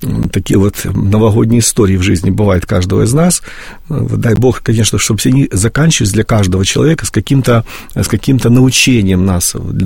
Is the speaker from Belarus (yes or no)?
no; Russia; Мы с России, нам поставили русский флаг.